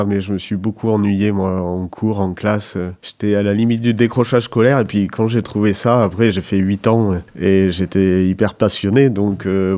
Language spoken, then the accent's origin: French; Bordeaux, Nouvelle-Aquitaine, France; born there; je suis né à Bordeaux et puis j'ai épousé le Périgord il y a 15 ans, en même temps que j'ai épousé ma femme d'ailleurs à Bergerac, par la volonté de vivre à la campagne.